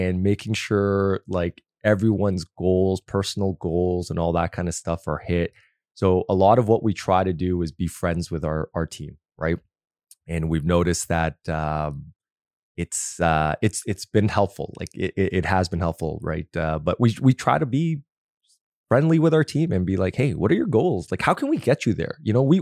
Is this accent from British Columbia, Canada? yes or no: no; North York, Ontario, Canada; I grew up in North York.